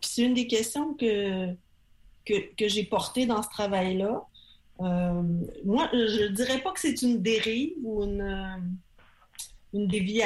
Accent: Quebec, Canada; c'est plutôt dans le changement d'usage du maître chez nous au Québec

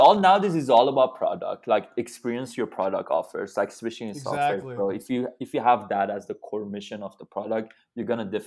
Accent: Iran; first language Farsi; English is a second language; now in United States; So I moved to the United States 10 years ago. When I came to US, I couldn't speak any language. I literally couldn't speak English at all. Like, only knew Farsi. I'm originally from Iran.

